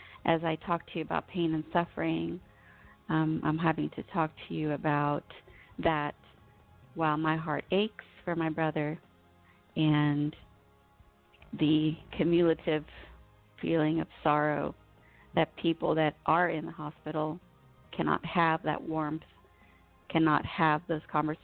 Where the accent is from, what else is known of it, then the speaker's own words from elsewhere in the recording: United States; born there; And so as I was born here in the United States, through chain migration, we were able to get my parents into the system.